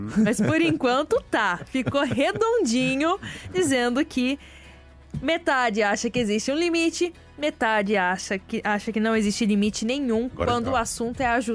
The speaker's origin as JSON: {"language": "Portuguese", "town": "Jacareí", "region": "São Paulo", "country": "Brazil", "tie": "born or raised there", "said": "Jacareí, que é minha cidade natal"}